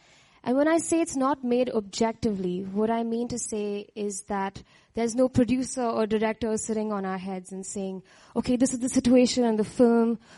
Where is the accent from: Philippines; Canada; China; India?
India; Chennai, Tamil Nadu; Now, I'm not from Mumbai. I'm actually from Chennai. I grew up with a very doting, supportive family.